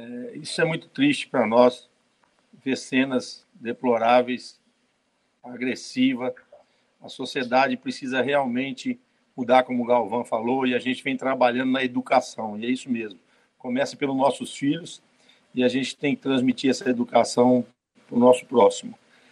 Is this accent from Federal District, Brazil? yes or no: no; São José do Rio Preto, São Paulo, Brazil; born there; eu sou nascido em São José do Rio Preto